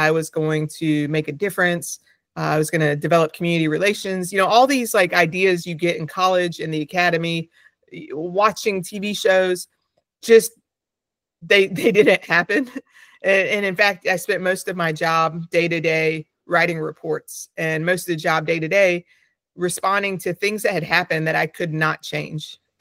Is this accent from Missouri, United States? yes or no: no; Raleigh, North Carolina, United States; You know, I was born and raised in Raleigh. I went to NC State, which is in Raleigh.